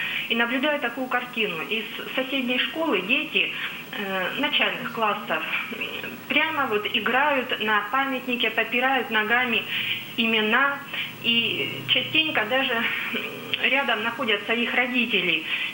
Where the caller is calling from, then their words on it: Vologda, Vologda Oblast, Russia; я звоню из Вологды.